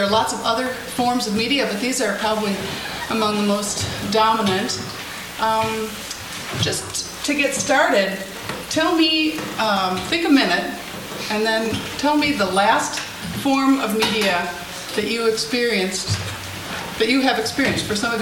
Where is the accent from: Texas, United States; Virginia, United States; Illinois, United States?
Illinois, United States; Chicago; I'm from Chicago.